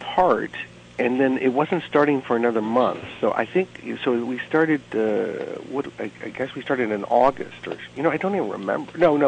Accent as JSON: {"language": "English", "region": "the South", "country": "United States", "tie": "born or raised there", "said": "I grew up in the South, and there were just different appropriate words as I was growing up"}